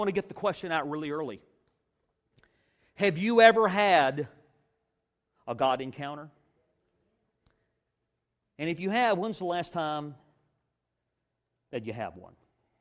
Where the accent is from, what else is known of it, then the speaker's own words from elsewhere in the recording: Greenville, South Carolina, United States; the other company was in Greenville, South Carolina. Wow. I mean, that's my hometown. I went to high school here. I grew up here.